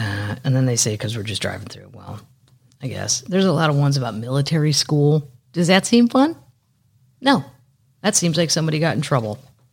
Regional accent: Missouri, United States; And I also notice I'm from Missouri. And if you drive from St. Louis to Kansas City or vice versa down Highway 70, it's just littered with billboards.

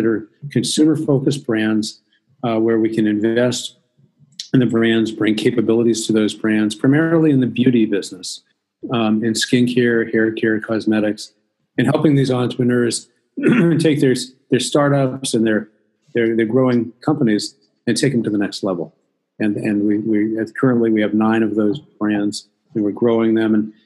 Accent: New Hampshire, United States; I began to look at what was going on in my home state of New Hampshire, and it began to feel as though it was getting off track in the sense that many of the traditional values that I had grown up

